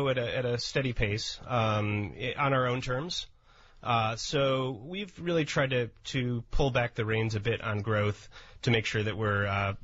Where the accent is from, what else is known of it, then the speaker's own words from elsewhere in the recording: Madison, Wisconsin, United States; I'm from Madison, Wisconsin.